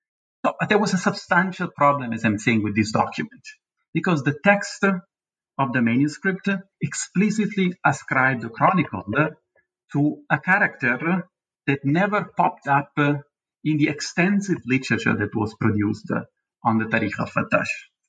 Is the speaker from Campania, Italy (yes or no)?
yes; Naples, Campania, Italy; in this city, in Naples, my hometown. So I kind of got attracted by West African community